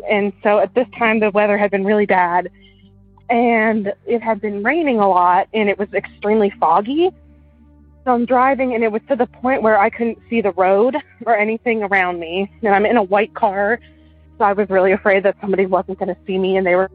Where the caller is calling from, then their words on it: Maryland, United States; I'm calling from Western Maryland.